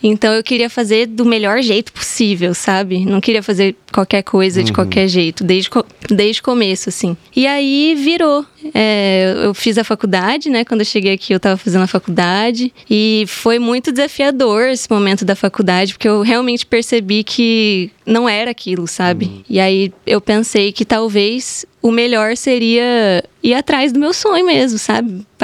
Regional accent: Cuiabá, Mato Grosso, Brazil; now in São Paulo, Brazil; Acho que sendo cuiabana é muito doido estar lá, porque eu me sinto muito uma menina do interior, apesar de aqui não ser o interior, né?

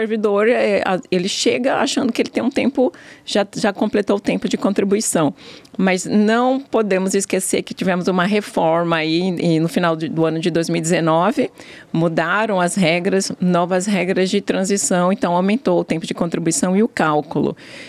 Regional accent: Cuiabá, Mato Grosso, Brazil; Eu sou cuiabana mesmo, nasci aqui.

